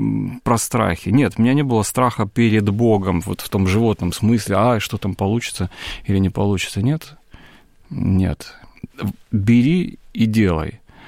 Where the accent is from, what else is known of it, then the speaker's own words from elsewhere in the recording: Brest, Brest Region, Belarus; moved away as an adult; also born or lived in Warsaw, Poland; now in Moscow, Russia; жизнь моя московская началась в 2003 году, я переехал сюда из Бреста. Я родился и вырос в Бресте. Какое-то время учился в Варшаве параллельно с учебой в университете в Бресте. Но, тем не менее, в 2003 году я переехал в Москву.